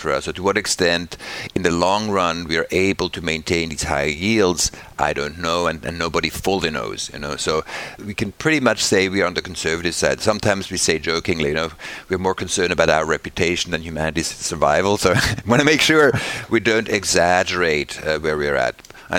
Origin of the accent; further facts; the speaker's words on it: Switzerland; I come from Switzerland. I grew up in Switzerland.